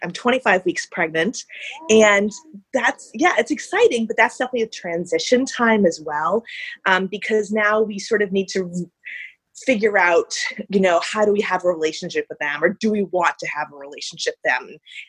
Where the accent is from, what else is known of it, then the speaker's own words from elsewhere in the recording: United States; And the reason they don't like me is because I'm American.